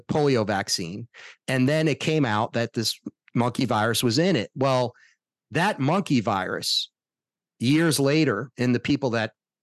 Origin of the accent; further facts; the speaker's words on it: Florida, United States; Yeah, I'm from Florida. I know what it's like here with the Chads and all that.